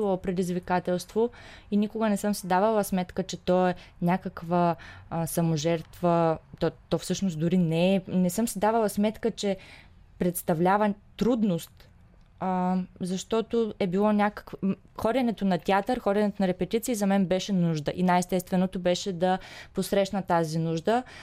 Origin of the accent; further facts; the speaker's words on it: Shumen, Shumen Province, Bulgaria; уроците са в София, а ние сме от Шумен